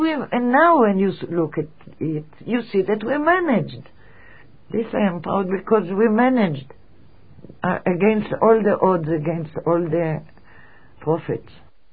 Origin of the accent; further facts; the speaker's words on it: Tel Aviv, Tel Aviv District, Israel; born there; English is a second language; I am 70, and I was born here in Israel, in Tel Aviv.